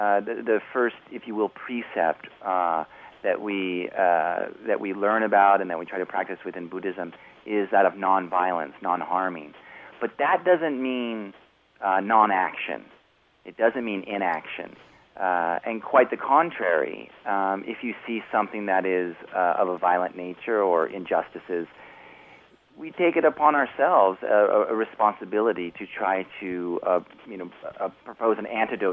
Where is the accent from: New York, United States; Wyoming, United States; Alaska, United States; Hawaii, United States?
Wyoming, United States; I grew up in Wyoming, and after university I worked on a number of political campaigns